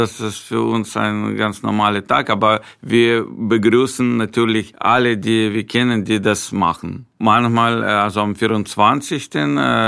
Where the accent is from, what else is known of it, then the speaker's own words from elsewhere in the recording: Ukraine; German is a second language; das ist natürlich eine schwierige Situation in meinem Heimatland, der Ukraine, und auch in Israel, wo meine Verwandte auch wohnen.